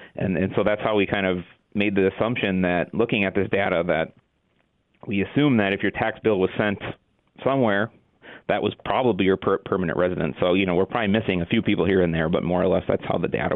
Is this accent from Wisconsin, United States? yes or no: yes; Marshfield, Wisconsin, United States; And I grew up in Marshfield area and had that perception.